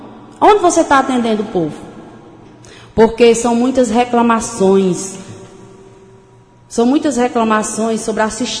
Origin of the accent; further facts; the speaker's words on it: Cachoeira, Brazil; Porque o pessoal de Cachoeira me conhece muito bem, sou de Cachoeira